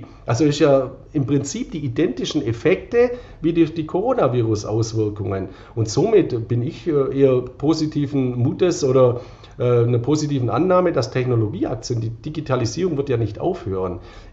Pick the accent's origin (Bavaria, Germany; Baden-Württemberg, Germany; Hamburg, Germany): Baden-Württemberg, Germany; Und ich bin ein Schwabe, wer streut, rutscht nicht aus.